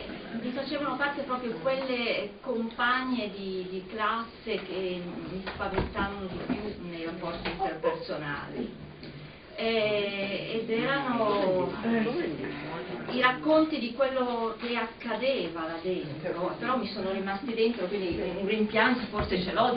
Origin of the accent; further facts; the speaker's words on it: Bordighera, Liguria, Italy; vivevo al confine, no? Vengo da Bordighera, ai confini con la Francia, e studiavo proprio all'ultimo liceo di confine, a Ventimiglia